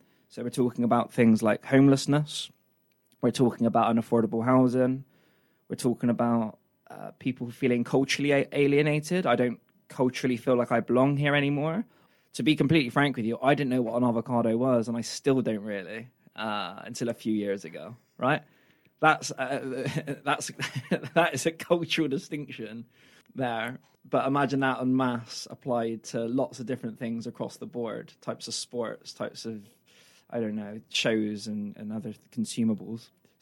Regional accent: Bristol, South West England, United Kingdom; Whereas if they were new to Bristol, they say, "Where are you from?" I say, "Easton."

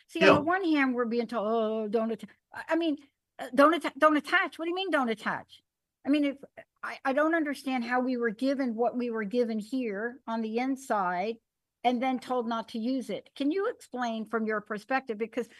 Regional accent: New York, United States; I'm a kid from the Bronx. I had a rough childhood.

